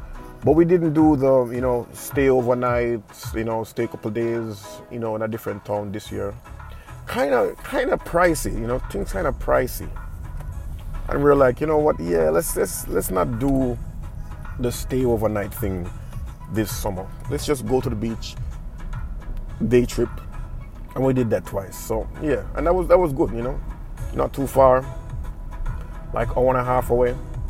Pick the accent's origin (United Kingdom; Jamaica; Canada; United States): Jamaica; so as a Jamaican, you have this mindset where you want to kind of evade taxes.